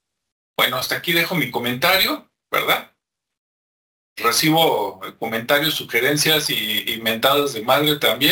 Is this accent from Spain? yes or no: no; Mexico; yo creo que por lo menos en mi país, México